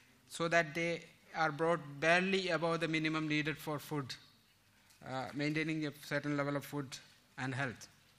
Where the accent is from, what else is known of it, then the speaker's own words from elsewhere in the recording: central India, India; I come from Central India, not Andhra Pradesh, as spelt in the introduction. I work in Chhattisgarh, which is a state in Central India.